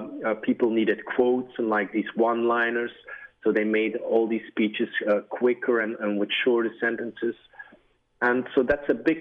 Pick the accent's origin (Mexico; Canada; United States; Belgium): Belgium; I think I'm from Belgium.